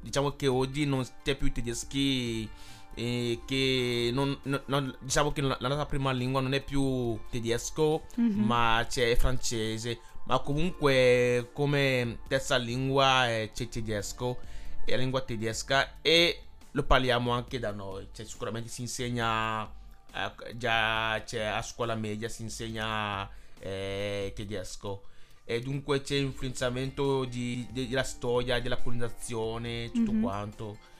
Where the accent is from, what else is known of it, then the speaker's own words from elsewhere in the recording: Togo; Italian is a second language; io sono dei Gen, io vengo dal Ghana. Cioè, la mia veramente origine è del Ghana, ma sono togolese comunque.